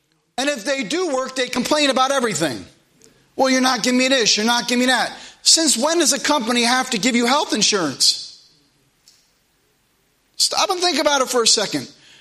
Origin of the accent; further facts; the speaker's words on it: United States; They saw that I was American.